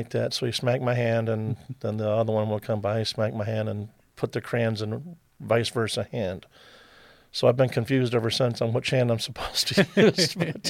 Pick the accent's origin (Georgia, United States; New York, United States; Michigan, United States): Michigan, United States; Detroit; born there; I'm not from Toledo originally. I'm a transplant from a couple different places. Born in Detroit, and a large family full of creative people with Southern roots. So I've been around a little bit. I call Northwest Ohio my home now.